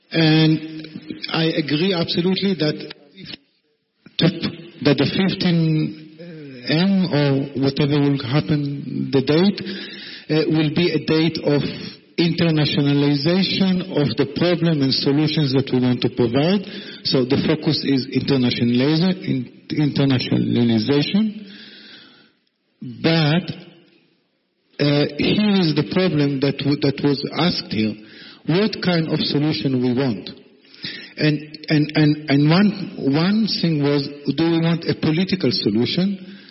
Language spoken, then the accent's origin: English; Israel; now in Berlin, Germany; I'm from Israel.